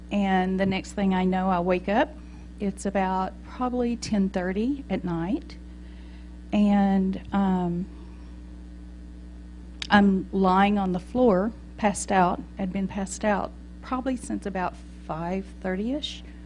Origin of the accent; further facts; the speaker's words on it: Texas, United States; born there; accent: Texan; I was born in Texas, in case y'all don't know that from my accent